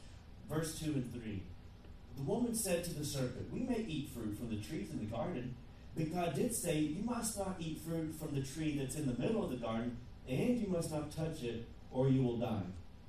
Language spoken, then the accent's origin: English; the South, United States; Now, I'm from the South, so we got Piggly Wigglies, and I have a great accent